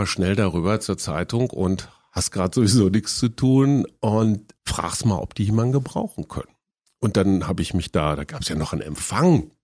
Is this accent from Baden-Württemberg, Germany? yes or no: no; Münster, North Rhine-Westphalia, Germany; Die städtischen Bühnen in Münster, meiner Heimatstadt in Westfalen